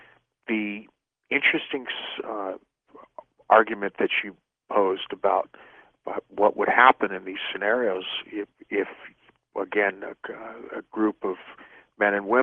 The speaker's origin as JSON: {"language": "English", "region": "California", "country": "United States", "tie": "born or raised there", "said": "Well, I think since I was a young boy growing up in Silicon Valley, having started out when I was 9 years old, back in the late 70s, early 80s, with an Apple II computer"}